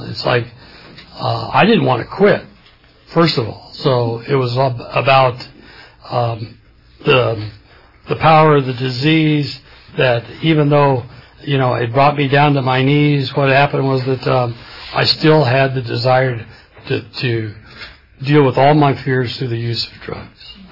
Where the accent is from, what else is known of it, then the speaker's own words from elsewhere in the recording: Porterville, California, United States; born there; I was born in Porterville, California, and my dad was a farmer